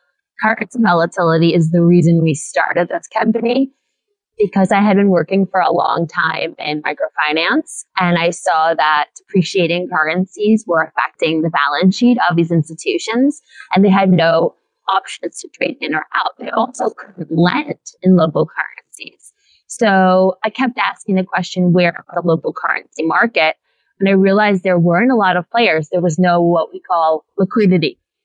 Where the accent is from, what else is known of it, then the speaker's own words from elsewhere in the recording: Queens, New York, United States; So I'm from New York City. I grew up in Queens, New York, which has more ethnicities than any other county in America.